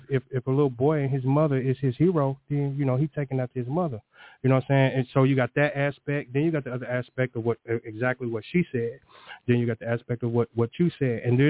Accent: St. Louis, Missouri, United States; just growing up in St. Louis, it's the neighborhood superstars.

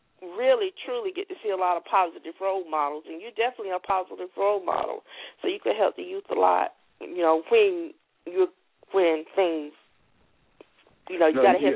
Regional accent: Florida, United States; Okay, I'm from Florida.

